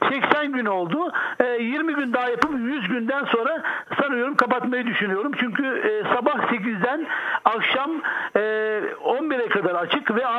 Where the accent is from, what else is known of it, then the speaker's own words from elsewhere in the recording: Vize, Kırklareli, Turkey; now in Netherlands; Hollanda'dan selamlar, saygılar. … aslen Kırklareli Vizeliyim. 30 yıldan beri Hollanda'da yaşıyorum.